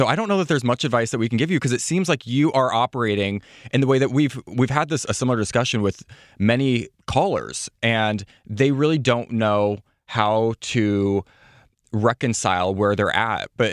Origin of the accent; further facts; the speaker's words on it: Midwest, United States; I'm from the Midwest.